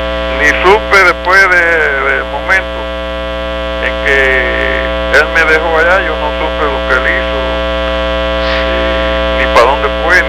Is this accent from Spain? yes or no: no; Cuba; moved away as an adult; yo no sé si tú sabes, yo salí de Cuba en el 58.